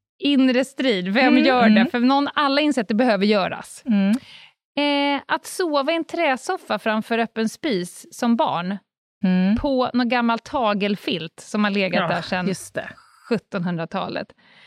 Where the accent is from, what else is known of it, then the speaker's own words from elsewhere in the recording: Stockholm, Stockholm County, Sweden; Jag var nyligen på en lekpark där jag är uppväxt på Södermalm